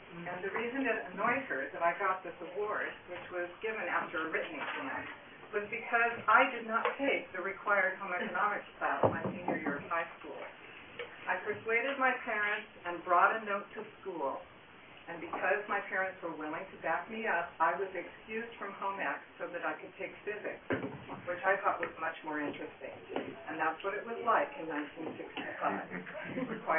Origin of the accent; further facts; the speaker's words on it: Albany, California, United States; I grew up in Albany, just down the road a little bit. I learned how to roller skate with a key in the parking lot of the Bank of America just off of Solano.